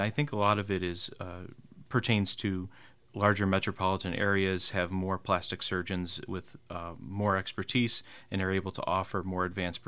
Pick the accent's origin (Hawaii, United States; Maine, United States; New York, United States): New York, United States; Utica; also born or lived in St. Louis / Boston; Yes, I was born and raised in Utica and attended Utica College for my undergraduate degree